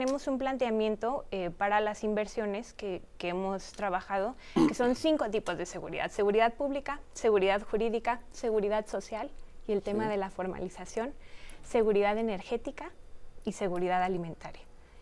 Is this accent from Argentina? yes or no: no; Mexico; Pero de que lo estamos asumiendo como mexicanos, lo estamos asumiendo.